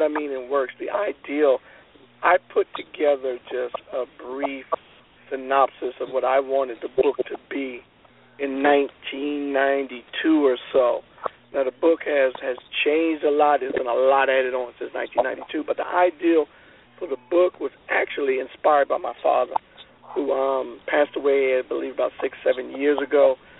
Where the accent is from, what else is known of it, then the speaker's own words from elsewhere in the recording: New Jersey, United States; plus my time in New Jersey, you know, and growing up in New Jersey.